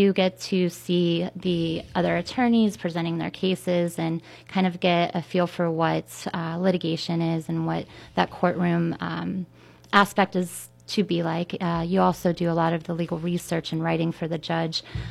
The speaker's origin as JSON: {"language": "English", "region": "Pennsylvania", "country": "United States", "tie": "born or raised there", "said": "I grew up in Washington County with my parents. My entire family's from the South Hills area."}